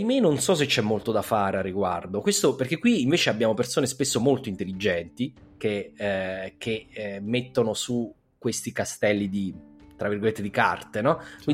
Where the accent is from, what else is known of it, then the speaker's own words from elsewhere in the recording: Abruzzo, Italy; Io comunque sono anche sono nel nord del sud o il sud del nord, insomma, però più il nord del sud, in quanto abruzzese.